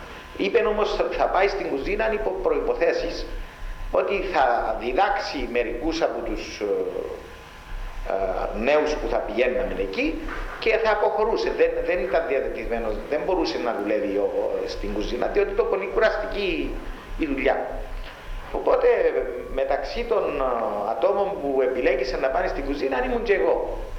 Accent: Lagoudera, Nicosia District, Cyprus; Εγώ ήμουν από τα Λαγουδερά

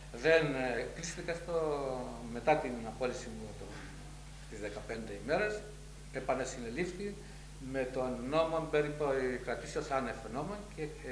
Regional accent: Filia, Nicosia District, Cyprus; εναντίον αστυνομικής περιπόλου μέσα στο χωριό μου, στη Φιλιά

